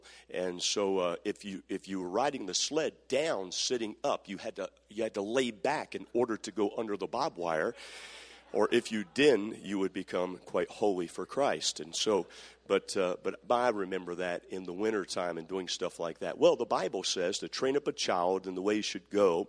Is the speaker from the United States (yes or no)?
yes; Northeast, United States; And I grew up in the Northeast, and so I had my own little wooden sled.